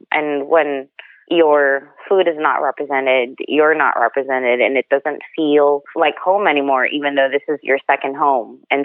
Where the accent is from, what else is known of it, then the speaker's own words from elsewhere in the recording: Philippines; now in New York, United States; if I'm having problems and I grew up in the Philippines and I can't find my own food in the melting pot of New York